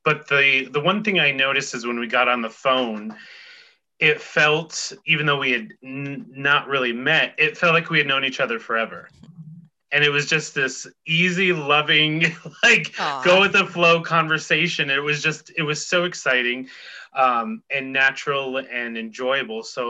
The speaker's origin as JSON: {"language": "English", "region": "New York", "country": "United States", "said": "And so I'm from Northern New York, and I was just revealing to her that I'd never been to the Jersey Shore."}